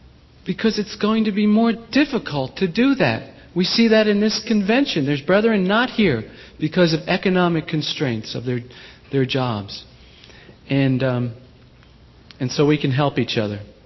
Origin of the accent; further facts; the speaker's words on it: New York City, New York, United States; I was born in New York City, one of seven children from a large Catholic family. I went to the largest Catholic church in Staten Island, New York, which is one of the five boroughs of New York City.